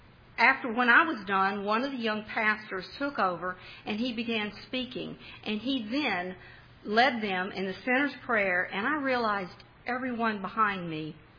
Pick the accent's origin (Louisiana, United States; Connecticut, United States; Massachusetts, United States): Louisiana, United States; Winfield; Louisiana is my home state. I was raised and grew up in Winfield.